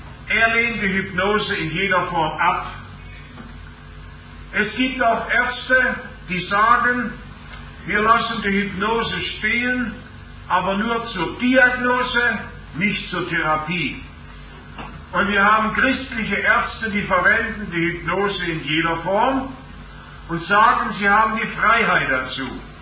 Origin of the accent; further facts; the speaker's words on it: Germany; Bei uns in Deutschland, in Schleswig-Holstein, in der Lüneburger Heide oder im Fichtelgebirge, im Bayerischen Wald, bei uns im Süden, im Schwarzwald, überall findet man das.